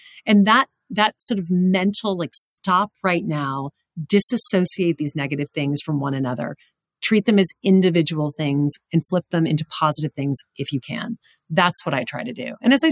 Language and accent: English; Louisiana, United States; I didn't know that growing up from Louisiana.